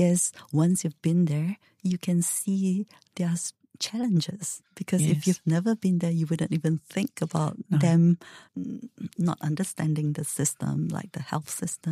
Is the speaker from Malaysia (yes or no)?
yes; Malaysia; moved away as an adult; now in Japan; Yes, so I'm Malaysian.